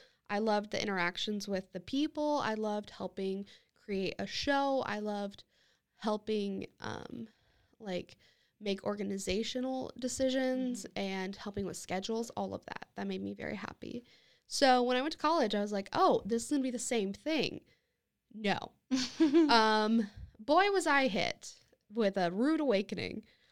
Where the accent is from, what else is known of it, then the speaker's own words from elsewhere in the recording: Lincoln, Nebraska, United States; And then go back to my hometown, Lincoln, Nebraska, to work at the Lead Center for Performing Arts